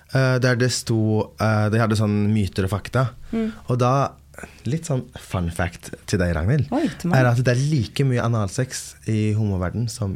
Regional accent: Örebro, Örebro County, Sweden; born there; jag kommer aldrig leva det livet I Sverige där jag är född.

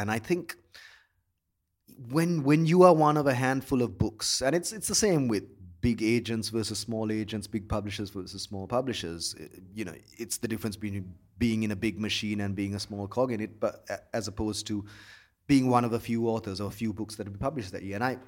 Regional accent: Colombo, Western Province, Sri Lanka; I mean, I grew up in Colombo in the 80s, and we were sort of the war was taking place somewhere else almost.

